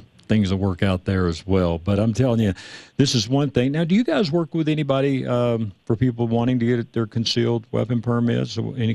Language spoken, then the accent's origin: English; Texas, United States; I mean, hey, I grew up in Texas. Everybody did that.